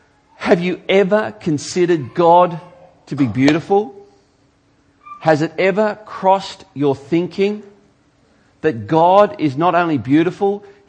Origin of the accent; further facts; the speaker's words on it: Geelong, Victoria, Australia; I grew up in Geelong, well, more precisely, Corio. In fact, I grew up literally between an oil refinery and an abattoir.